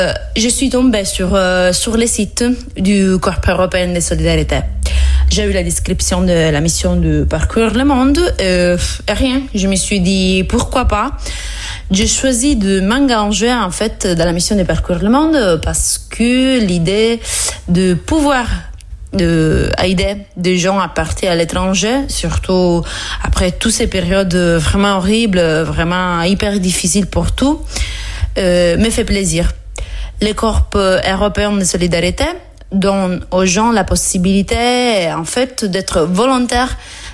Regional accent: Catania, Sicily, Italy; French is a second language; moved away as an adult; now in France; j'ai 29 ans, je suis Sicilienne, je viens de la ville de Catania.

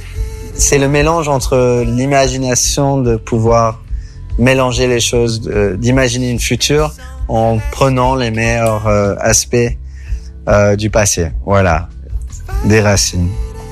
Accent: Brussels, Belgium; now in Paris, France; on parle anglais entre nous, même si on a grandi à Bruxelles

